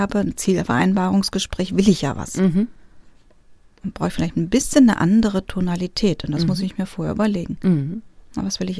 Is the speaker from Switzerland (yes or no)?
no; Greece; na, ich bin ja Griechin, ich mache das ja auch ein bisschen mehr